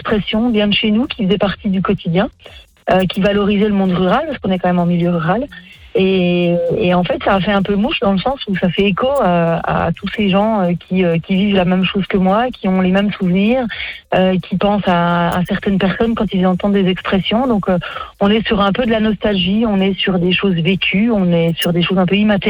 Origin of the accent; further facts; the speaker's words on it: Malans, Bourgogne-Franche-Comté, France; Il y en a un en Haute-Saône et il y en a un dans le Doubs et moi, c'est dans le Doubs.